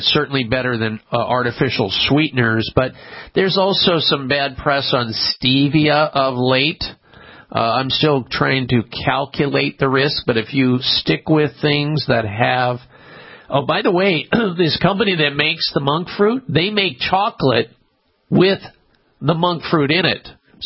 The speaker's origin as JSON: {"language": "English", "region": "Iowa", "country": "United States", "tie": "born or raised there", "said": "I remember that city. I grew up in Iowa. I used to be an amateur boxer, and I boxed in Waterloo."}